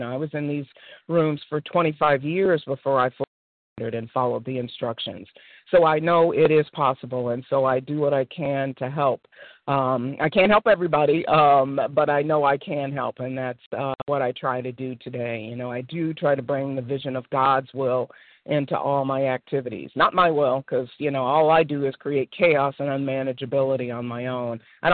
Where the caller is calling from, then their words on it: Connecticut, United States; I'm calling from Connecticut